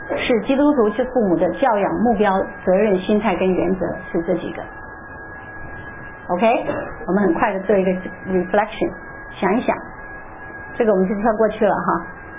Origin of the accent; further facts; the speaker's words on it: China; 因为我们毕竟是成长在传统的中国文化里面啊，来到这里有很多要调试，有很多都要适应